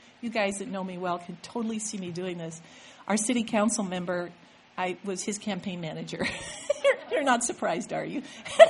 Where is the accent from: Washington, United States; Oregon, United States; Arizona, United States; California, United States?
Oregon, United States; Eugene; now in Nashville, United States; I'm from Eugene. I tell people in Nashville because they really honestly sometimes don't know what to make of me. And I just say I'm a hippie from Eugene, Oregon.